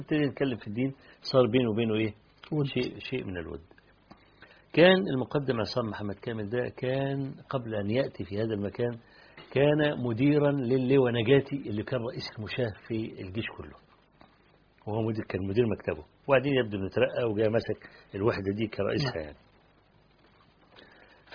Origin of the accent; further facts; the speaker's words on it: Egypt; فانت من مصر؟ قلت له انا من مصر.